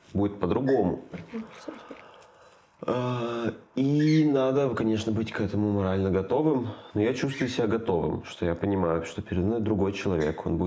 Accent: Sevastopol, Ukraine; Ну, видишь, я из Севастополя.

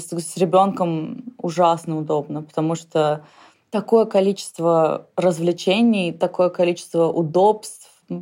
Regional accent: Moscow, Russia; also born or lived in New York, United States; now in England, United Kingdom; я родилась в России, сформировала свое общество, все равно, ну, тинейджеров, общество тинейджеров, в Москве. Потом уехала в Англию, сформировала свои как бы круги общения здесь. Потом уехала в Нью-Йорк.

